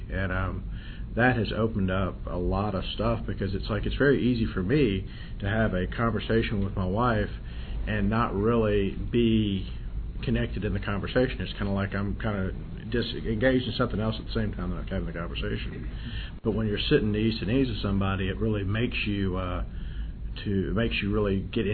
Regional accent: Memphis, Tennessee, United States; from Memphis, Tennessee, sex lover.

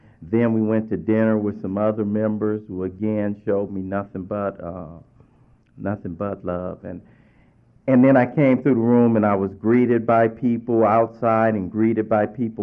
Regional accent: Los Angeles, California, United States; But, you know, I grew up in a real large family. I come from South Central Los Angeles, heart of Watts, and I grew up... six boys in my family, and we didn't have a lot.

